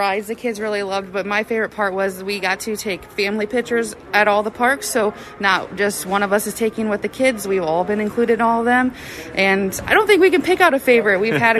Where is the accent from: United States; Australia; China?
United States; Jesup, Iowa; we're from Jessup, Iowa.